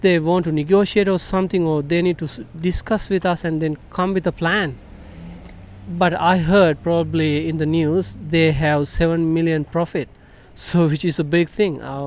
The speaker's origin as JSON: {"language": "English", "country": "Sri Lanka", "moved": "yes", "lives_now": "Australia", "said": "and we have been here for 10 years in Australia, and we are like migrants from Sri Lanka originally."}